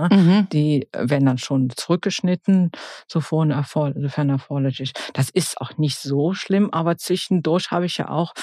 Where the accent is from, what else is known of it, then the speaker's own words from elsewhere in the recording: Georgia; Ja, in Georgien, auf dem Land.